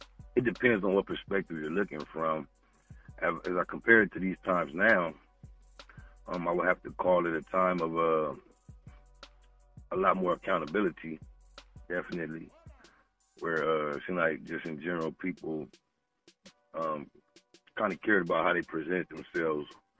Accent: Compton, California, United States; I'm from Los Angeles County. Mm-hmm. I was actually born in the city of Compton.

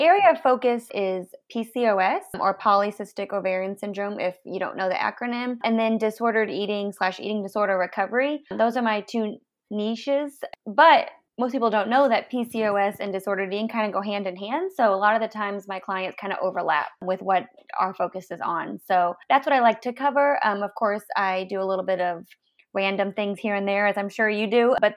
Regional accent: St. Louis, Missouri, United States; But I'm originally from the St. Louis area, and then I went to school to be a dietitian at Western Kentucky University

